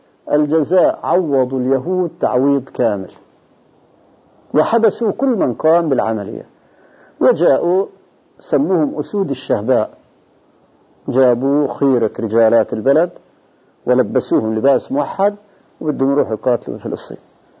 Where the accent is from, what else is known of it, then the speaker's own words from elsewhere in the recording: Syria; يا أخوي أنا ابن البلد